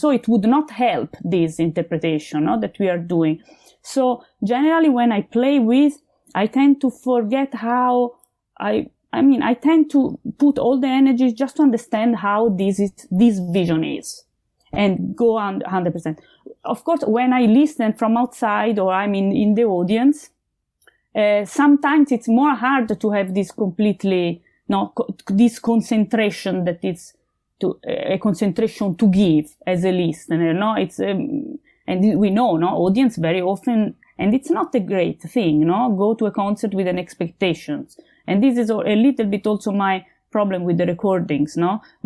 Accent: Florence, Tuscany, Italy; also born or lived in Berlin; in Berlin for a few years, but now I moved back to Florence, where my family lives. And let's say I know I'm from Florence, and I can see that is my home, Florence. But I feel that my life will fit in different towns. And I'm Italian.

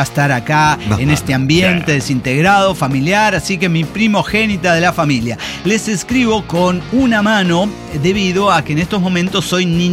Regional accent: Hermosillo, Sonora, Mexico; Que soy de Hermosillo, güey.

